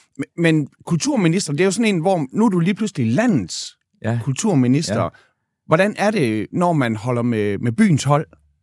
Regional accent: Skanderborg, Central Denmark Region, Denmark; Nej, jeg er fra Skanderborg.

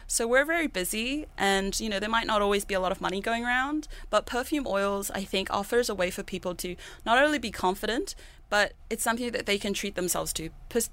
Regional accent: Dubai, United Arab Emirates; Growing up in Dubai, anywhere you go inside a mall

